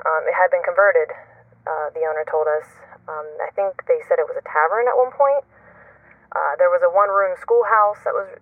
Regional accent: Maryland, United States; now in Florida, United States; I'm from Maryland, currently living in Florida.

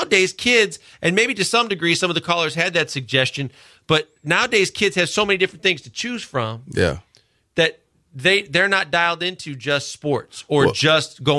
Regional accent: Milwaukee, Wisconsin, United States; Like, I remember growing up in Milwaukee and they had the Brewer Fan Club.

